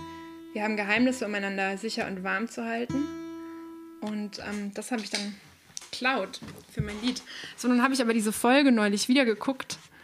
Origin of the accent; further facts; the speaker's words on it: Spaichingen, Baden-Württemberg, Germany; im Schwimmbad meiner Kindheit in Speichinge, in Schwaben, da habe ich schwimmen gelernt.